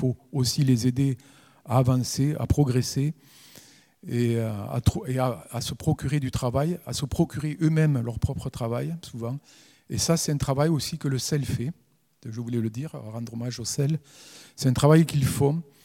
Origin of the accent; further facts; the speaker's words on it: France; Souvent, en tant que Français, on aime bien râler